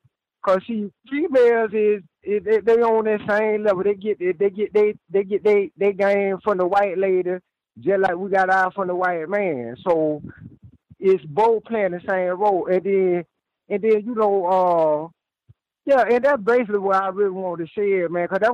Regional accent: Houston, Texas, United States; I'm from Houston, man, but I'm calling from San Antonio.

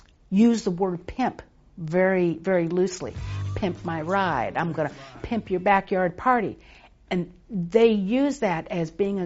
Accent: Texas, United States; I was born and raised in Texas.

